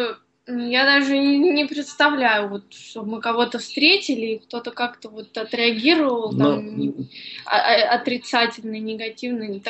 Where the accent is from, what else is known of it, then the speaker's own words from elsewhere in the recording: Russia; понимают по произношению, что мы не местные. И вот, когда мы говорим, что мы из России